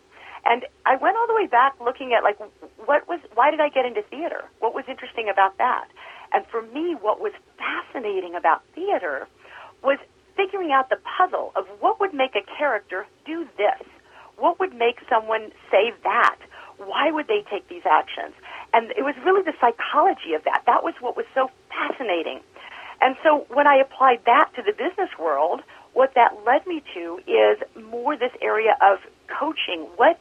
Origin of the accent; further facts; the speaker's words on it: Midwest, United States; now in New York, United States; and I grew up in the Midwest, and I moved to New York, sort of the classic, here I am in New York City, ready to do theater.